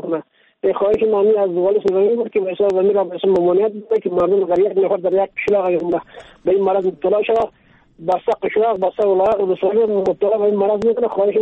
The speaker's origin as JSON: {"language": "Persian", "region": "Takhar", "country": "Afghanistan", "said": "از ولایت تخار"}